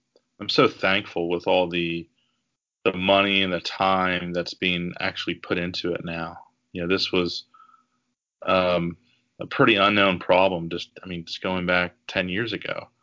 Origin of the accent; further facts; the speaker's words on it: Dayton, Ohio, United States; we'll do some kind of Dayton area, foods and stuff like that. You know, we've got great pizza.